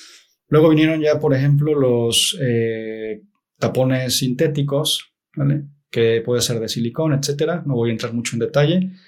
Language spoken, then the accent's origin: Spanish; Mexico; o al menos en Latinoamérica o México, yo soy de México